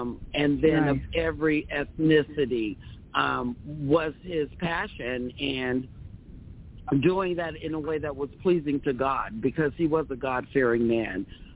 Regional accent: Yakima, Washington, United States; now in Phoenix, United States; I'm in Phoenix, Arizona. I grew up in Yakima. It's my hometown.

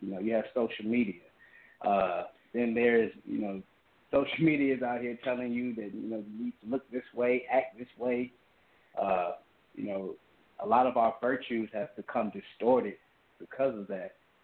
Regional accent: Hampton, Virginia, United States; growing up, born and raised in Hampton, Virginia. And if anyone's familiar with that part of the country, you know that your opportunities are very limited.

